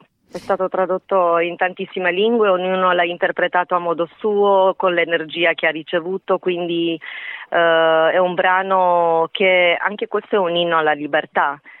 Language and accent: Italian; Bucharest, Romania; Anche se io sono nata a Bucarest, quindi sono una ragazza della capitale.